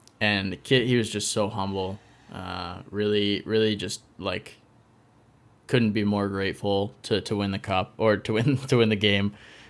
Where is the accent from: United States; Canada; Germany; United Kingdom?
Canada; I'm from Canada, so it's a little different